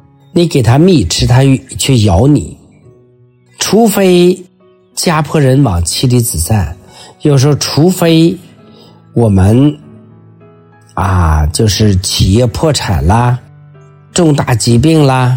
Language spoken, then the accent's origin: Chinese; China; 所以我们中国人呢，也有这些词语